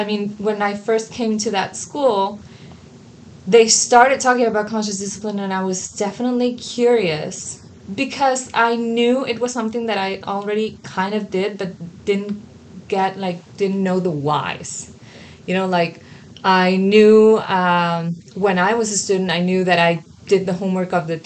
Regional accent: Mexico; English is a second language; I'm from Mexico. So if my pronunciation gets weird, sorry.

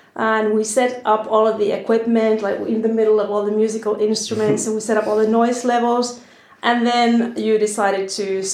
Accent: Finland; accent: Finnish; I decided to read it myself with my non-trained voice and my Finnish accent.

